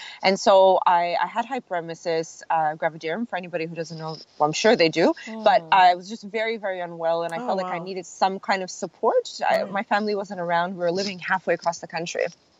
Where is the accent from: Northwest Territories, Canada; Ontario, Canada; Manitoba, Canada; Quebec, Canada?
Quebec, Canada; Montreal; now in Australia; I'm from Montreal. My dad's Italian, my mom's French. My kids are born in Australia and Canada, and I'm now a permanent resident in Australia.